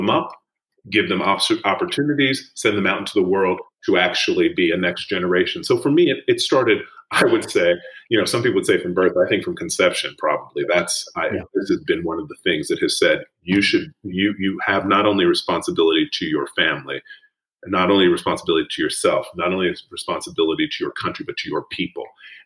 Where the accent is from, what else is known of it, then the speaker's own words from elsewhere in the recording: Alabama, United States; born there; I was born in the Deep South. I was born in the state of Alabama. I was born on a Black college campus.